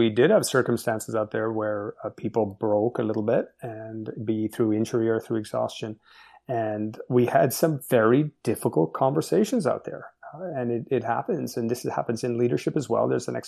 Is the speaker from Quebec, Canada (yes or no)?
yes; Montreal, Quebec, Canada; I grew up in Montreal, Quebec, Canada, and Montreal, a very cold city up north